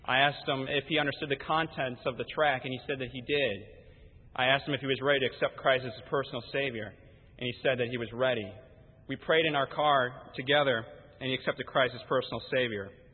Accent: Schaumburg, Illinois, United States; I'm from Schaumburg, Illinois.

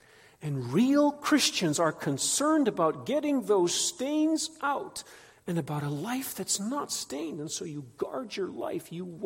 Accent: Nigeria; now in Canada; I grew up in Nigeria, and we had a cashew tree.

